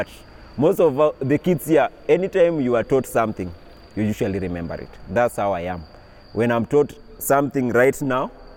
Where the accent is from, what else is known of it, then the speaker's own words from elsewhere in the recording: Kenya; For example, I come from the Luo land.